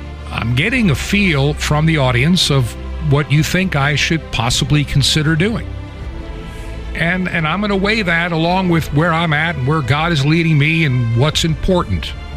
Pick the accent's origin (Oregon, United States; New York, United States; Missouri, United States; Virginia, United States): New York, United States; born there; I was born in New York State when it was considered the Empire State.